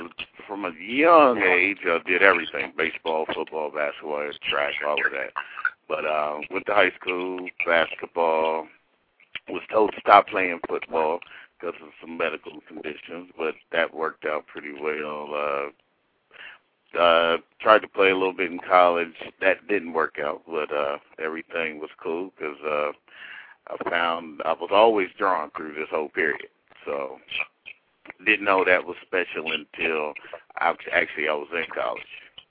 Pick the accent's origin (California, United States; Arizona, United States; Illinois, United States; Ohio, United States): Ohio, United States; Columbus; I'm from Columbus, Ohio, 45 years old, been here for quite a while.